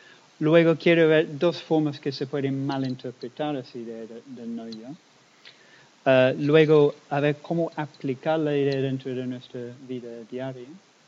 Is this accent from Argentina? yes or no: no; England, United Kingdom; Spanish is a second language; Porque yo soy de Inglaterra y claro que en Inglaterra un día bonito es un día con sol.